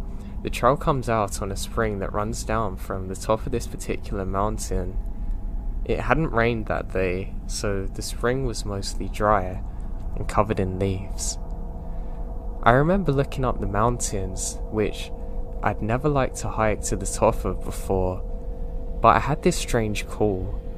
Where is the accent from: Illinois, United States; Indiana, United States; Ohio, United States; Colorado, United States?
Ohio, United States; I grew up in Ohio in the 70s